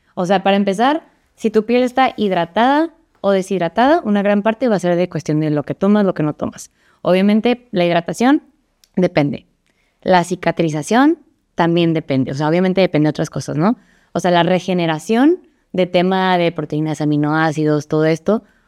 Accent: Mexico; como cultura mexicana estamos súper acostumbrados a depender y a necesitar dulces, papitas.

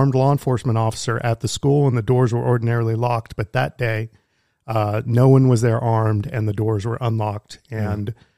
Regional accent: Garland, Texas, United States; Connor, put in chat where in Texas. I grew up in the Garland area. I was in the Richardson Independent School District

